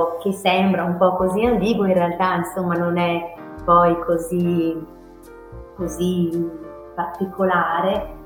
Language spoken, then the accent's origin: Italian; Affi, Veneto, Italy; Io non sono proprio di Cavaillon, sono di un paese vicino, sono di Affi